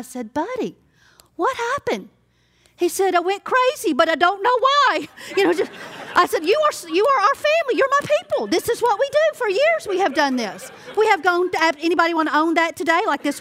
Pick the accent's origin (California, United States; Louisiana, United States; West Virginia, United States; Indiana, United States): Louisiana, United States; because I'm from Louisiana, so you totally get Louisiana, okay?